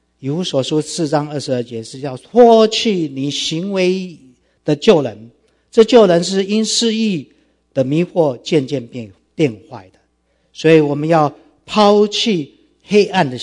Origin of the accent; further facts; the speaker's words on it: Taiwan; moved away as an adult; now in Abroad; 很多我们在这边从台湾来的很多人都知道，男生在我们那个时代，男生都必须要服完兵役才可以出国。当时我是穿着空军少尉的制服，在台北市街头在行走的时候